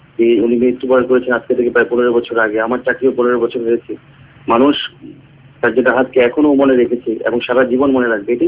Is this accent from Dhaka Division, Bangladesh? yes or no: yes; Dhaka, Dhaka Division, Bangladesh; actually আমি ঢাকার ছেলে